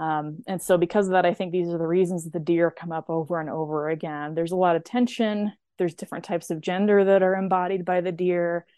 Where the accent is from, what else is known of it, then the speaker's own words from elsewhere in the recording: Missouri, United States; also born or lived in Nebraska; You know, I grew up in Missouri and Nebraska. Certainly deer are very plentiful.